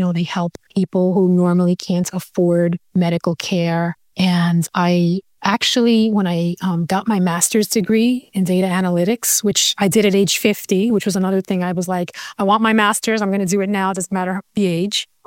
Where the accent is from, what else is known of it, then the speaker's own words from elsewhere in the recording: Bronx, New York, United States; You know, I grew up in the Bronx, so I was always in the city, and I love that.